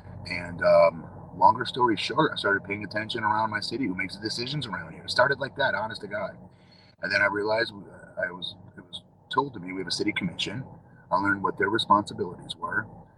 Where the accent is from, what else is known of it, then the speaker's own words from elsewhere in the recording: Connecticut, United States; I grew up a default Democrat, I would say, because I grew up in Connecticut. That's where my mom and dad were.